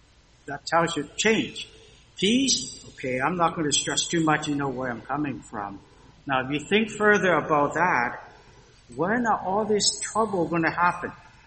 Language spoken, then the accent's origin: English; Canada; So, but here, we as Canadian looking at you folks and say, boy, within 100 days or so, everything seems to change.